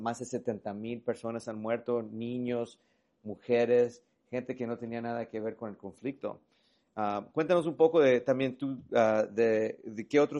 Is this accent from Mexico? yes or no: yes; Mexico; yo soy de México